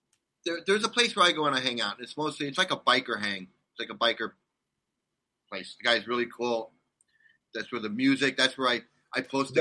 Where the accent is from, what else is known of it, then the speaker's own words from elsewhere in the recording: California, United States; I'm a crazy Californian. If you want to hate me because I'm crazy, it's I'm from California crazy, not U.S. crazy.